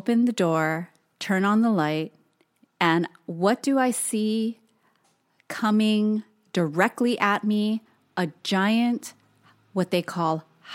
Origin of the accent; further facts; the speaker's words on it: Hawaii, United States; So the first night. Okay, so Toast and I are both born and raised in Hawaii.